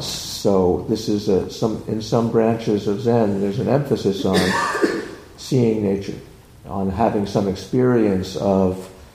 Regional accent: Pennsylvania, United States; I grew up near the Blue Mountains in Pennsylvania.

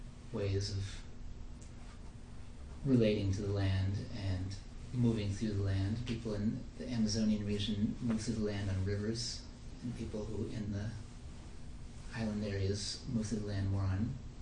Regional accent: Minnesota, United States; I'm not really an Indian. Like, everyone looks at me, it's like, I'm really a Minnesotan.

